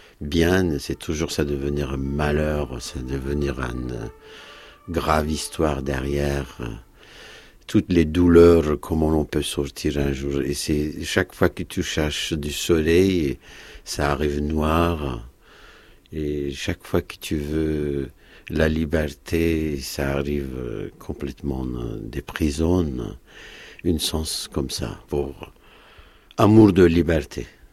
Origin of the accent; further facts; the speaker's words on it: Istanbul, Turkey; Moi, j'ai grandi à Istanbul, dans un quartier, il y avait des Juifs, des Grecs, des Roumains, on disait, et des Arméniens.